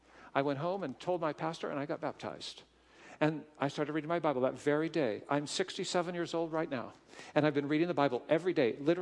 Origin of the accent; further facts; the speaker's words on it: Seattle, Washington, United States; now in Indiana, United States; I'm a Seattle guy. I grew up in Seattle, and my job has called me to live in a cornfield.